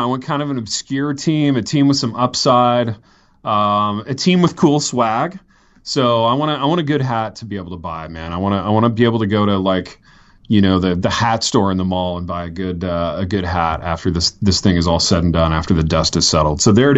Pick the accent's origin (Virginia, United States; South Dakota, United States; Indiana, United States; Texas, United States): Indiana, United States; because I grew up in Indiana.